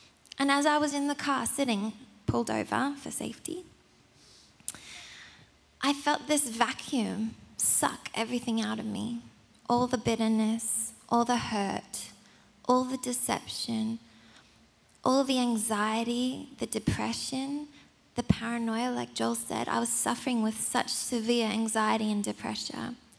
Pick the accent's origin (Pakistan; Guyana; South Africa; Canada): South Africa; I'm South African because my parents are.